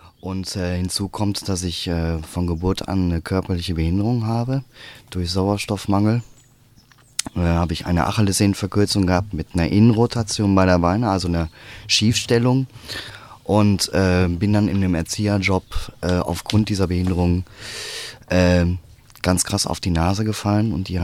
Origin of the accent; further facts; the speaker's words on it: Recklinghausen, North Rhine-Westphalia, Germany; Recklinghausen ist, also meine Heimatstadt ist sehr konservativ in Bezug auf andere Ruhrpott-Städte.